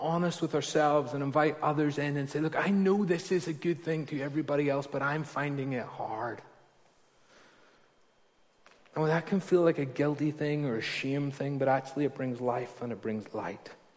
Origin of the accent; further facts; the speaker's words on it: Ballymena, Northern Ireland, United Kingdom; accent: Ballymena; I grew up in Ballymena, and learning French for GCSE with a Ballymena accent does not sound right.